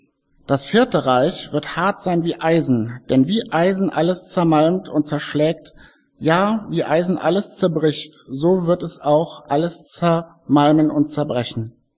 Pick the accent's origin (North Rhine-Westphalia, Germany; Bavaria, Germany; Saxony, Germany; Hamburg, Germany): North Rhine-Westphalia, Germany; ich komme ja aus Westfalen, ich habe es nicht so live mitbekommen